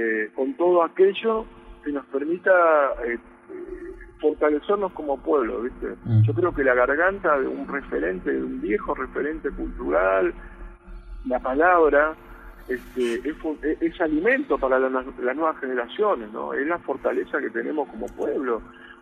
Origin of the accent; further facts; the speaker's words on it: Comodoro Rivadavia, Chubut, Argentina; hoy nosotros somos de Comodoro Rivadavia, viajamos a Río Negro y siempre intentando sostener la estadía de la Patagonia